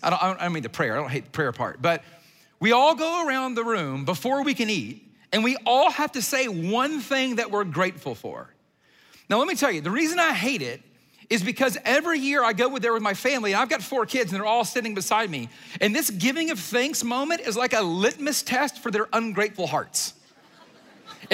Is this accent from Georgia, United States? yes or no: yes; Atlanta, Georgia, United States; I mean, I grew up in Atlanta. I walked through humidity, if anything, and which is way worse than snow if we're thinking about it.